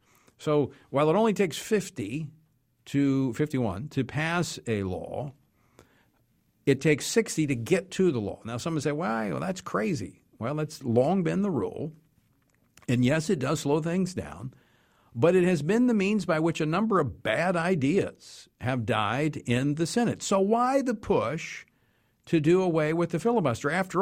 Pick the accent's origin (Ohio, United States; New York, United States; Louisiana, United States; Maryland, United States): Louisiana, United States; It's good to have someone from a neighboring state of my home state of Louisiana here, Mississippi, one of the great states in the South.